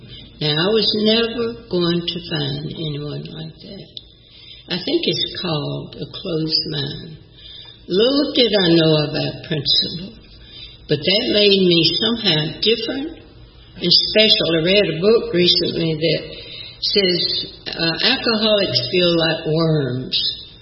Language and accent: English; LaGrange, Georgia, United States; born there; I was born in LaGrange, Georgia. Married at 16. Had 3 children.